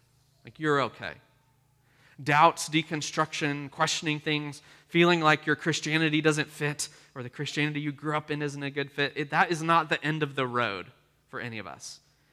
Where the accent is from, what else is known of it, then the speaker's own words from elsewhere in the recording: Oklahoma, United States; You know, I grew up in church. I grew up in the Episcopal Church here in Oklahoma.